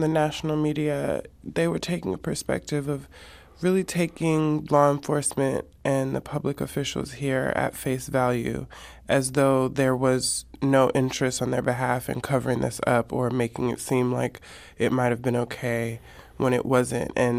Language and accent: English; Los Angeles, California, United States; Growing up in South Central, you see the police as, you know, not being on your side.